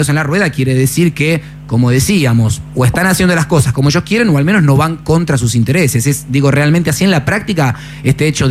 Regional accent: Argentina; Italian is a second language; now in Rome, Italy; da argentino a Roma

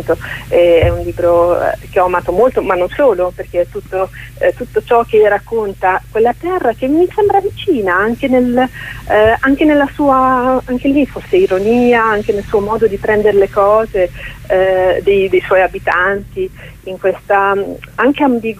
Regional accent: Bosnia & Herzegovina; Italian is a second language; io sono bosniaca, non ho mai vissuto in Sardegna

